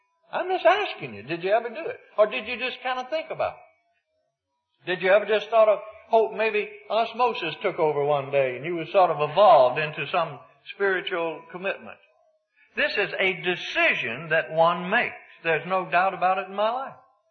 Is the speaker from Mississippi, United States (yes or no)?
yes; Mississippi, United States; I was up in northern Ontario, and I was from Mississippi. I always went hunting in the fall